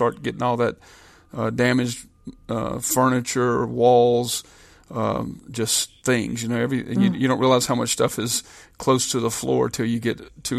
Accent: Louisiana, United States; but Louisiana specifically, since this is my home state in Tangipahoa, my home parish

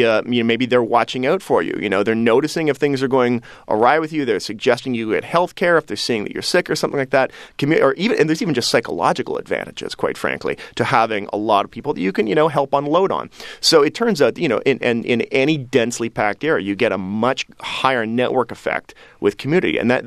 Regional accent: Toronto, Ontario, Canada; now in New York, United States; I moved to New York about 8 years ago. I grew up in Toronto, which is a very green, pretty, clean city.

